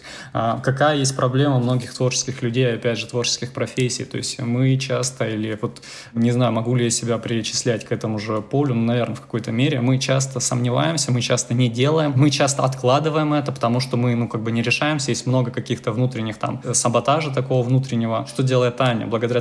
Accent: Crimea, Ukraine; moved away as an adult; now in Moscow, Russia; Я, например, родился в Крыму, большую часть жизни я прожил в Крыму, и вот 8 лет я живу в Москве.

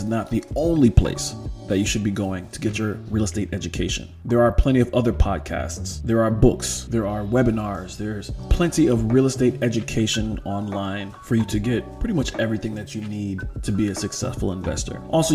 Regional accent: Waterbury, Connecticut, United States; also born or lived in Meriden; now in New Haven, United States; New Haven County is where I know more about, because once again, that's where I'm born and raised. And you know what? We'll drill it down even more. I was born and raised in Waterbury

